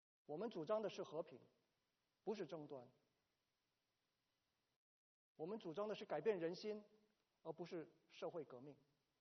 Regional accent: China; 我们从小长大，我们在中国长大，没有这个种族的问题

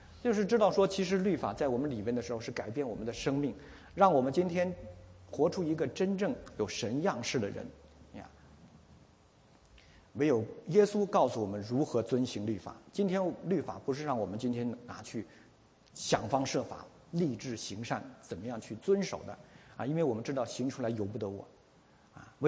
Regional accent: Beijing, China; 北京虽然我不是胡同长大的，但我也有这个毛病。从小我们就是这样

